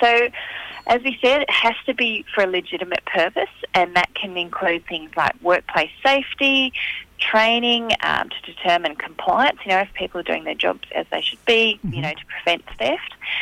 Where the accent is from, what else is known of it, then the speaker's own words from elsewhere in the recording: Tasmania, Australia; Yeah, I'm a Palawa woman from Tasmania.